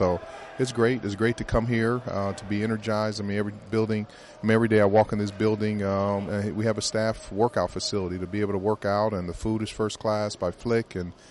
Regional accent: Minnesota, United States; I mean, I'm just so positive, you know, one being a Minnesotan, but seeing how good of a job that we did here.

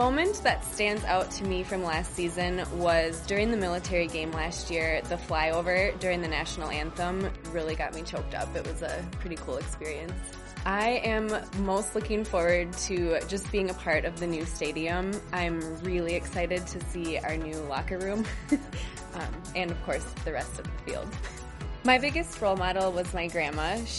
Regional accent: Buffalo, Minnesota, United States; I am a second year on the team, and I'm from Buffalo, Minnesota.

